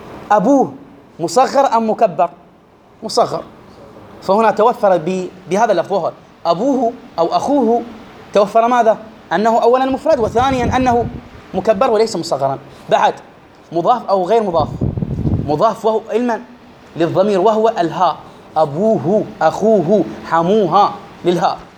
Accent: Iraq; accent: Iraqi; إحنا عندنا إخواني بلهجتنا العراقية

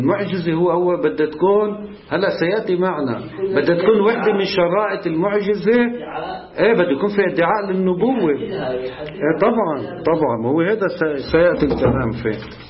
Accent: Lebanon; أحد الإخوان عندنا بلبنان ادعى بأنه نبي

